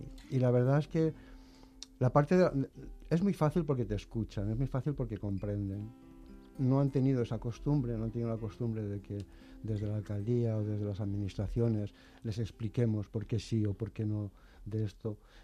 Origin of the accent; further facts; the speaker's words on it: Madrid, Community of Madrid, Spain; De Madrid, soy del Foro, nací en la calle de la Fe número 1, en una guardilla, en la plaza de Lavapiés, hijo de la portera, doña Concha.